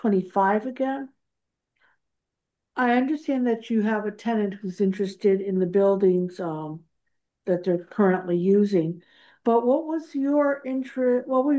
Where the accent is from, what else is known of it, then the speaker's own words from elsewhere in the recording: Coventry, West Midlands, United Kingdom; I grew up in Coventry, you know, right, kind of thing.